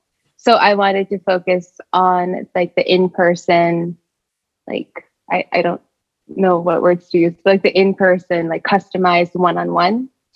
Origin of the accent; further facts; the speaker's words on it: Portsmouth, Rhode Island, United States; Yes, I'm from Portsmouth, Rhode Island. And I went to school up in Vermont, which is also in the US. So I'm mostly from that area